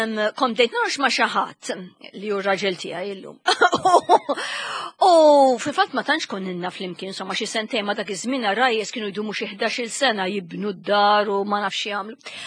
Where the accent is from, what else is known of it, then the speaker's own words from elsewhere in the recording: Kingston, London, United Kingdom; fejn kont mort nagħlem il-barra jien ta' Kingston, waħda mill-barras ta' Londra.